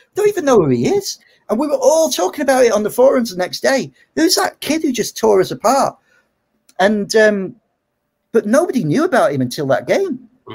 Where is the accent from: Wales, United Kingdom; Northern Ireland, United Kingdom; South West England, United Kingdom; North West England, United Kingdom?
North West England, United Kingdom; Macclesfield; I'm from Macclesfield. I'm definitely coming to London.